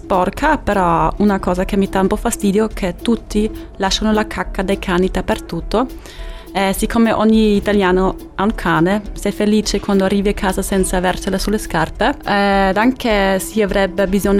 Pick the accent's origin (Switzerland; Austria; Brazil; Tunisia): Austria; Graz, Styria; Italian is a second language; now in Cagliari, Italy; Graz, Austria.